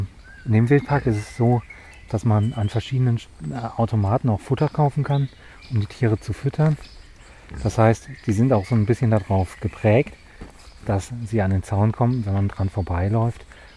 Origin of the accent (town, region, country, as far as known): North Rhine-Westphalia, Germany